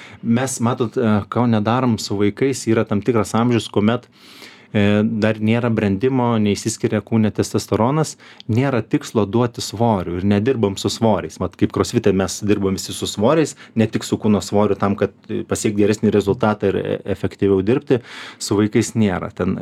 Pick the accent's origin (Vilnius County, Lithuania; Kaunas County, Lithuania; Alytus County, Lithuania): Alytus County, Lithuania; Druskininkai; aš pats iš Druskininkų kilimo, aš visus medžius pažįstu, kurie aplink bažnyčią, visus buvau lipęs.